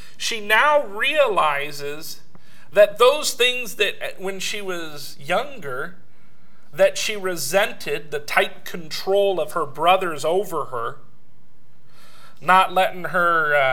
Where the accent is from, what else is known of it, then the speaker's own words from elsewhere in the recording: Los Angeles, California, United States; I said, Heidi, I grew up in Los Angeles, California.